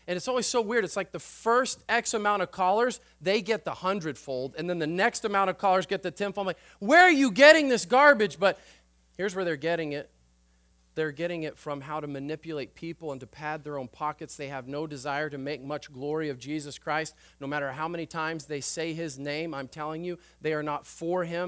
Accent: Texas, United States; I grew up in West Texas, the world's leading cotton area.

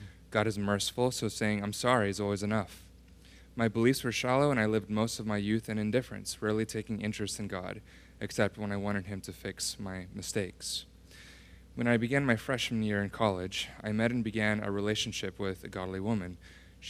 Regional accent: Houston, Texas, United States; Born and raised in Houston, Texas, I grew up in a family that did not know Christ.

